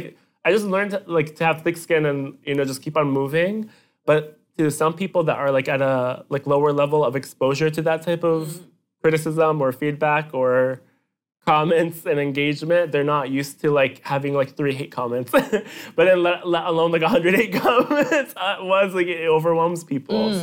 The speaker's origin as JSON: {"language": "English", "region": "New Jersey", "country": "United States", "said": "I am so, like, loud about, I'm from New Jersey. Mm. I'm not from New York. I'm from New Jersey."}